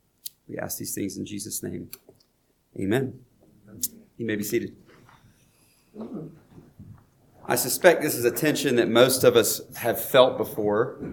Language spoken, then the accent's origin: English; the South, United States; which growing up in the South, I remember like early on as a preacher, I was like, I'm never going to alliterate.